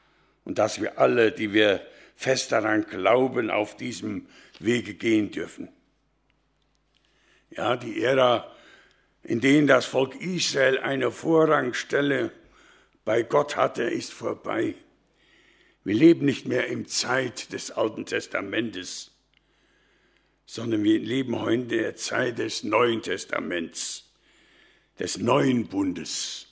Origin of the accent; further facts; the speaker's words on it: Hilchenbach, North Rhine-Westphalia, Germany; ich komme aus Hilchenbach, bin Laienprediger und ehrenamtlicher Prediger für im Gemeinschaftsverband.